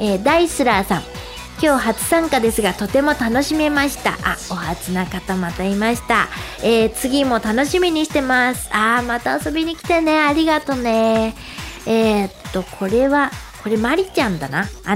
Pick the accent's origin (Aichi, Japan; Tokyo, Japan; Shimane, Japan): Aichi, Japan; 愛知県から来てくれてる。私の出身地じゃないの